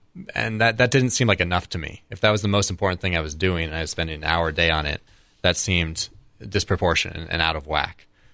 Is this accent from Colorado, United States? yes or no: yes; Colorado, United States; But I grew up in Colorado with a Catholic family, not extraordinarily devout, but practicing.